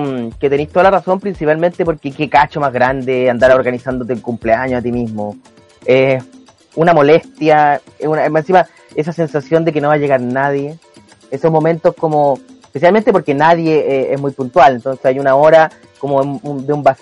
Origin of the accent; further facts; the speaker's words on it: Chile; con eso ya nosotros como chilenos tenemos que toda la vida aguantar su estupidez.